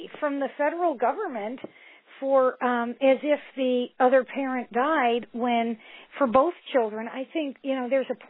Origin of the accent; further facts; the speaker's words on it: Needham, Massachusetts, United States; moved away as an adult; now in Missouri, United States; I told you I moved to Missouri from Massachusetts, and my husband and I went back to the our old high school in Needham, Massachusetts, near Boston.